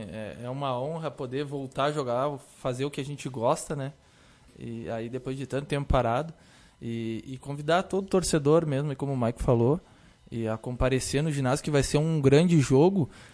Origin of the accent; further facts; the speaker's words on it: Nova Santa Rita, Rio Grande do Sul, Brazil; Nova Santa Rita.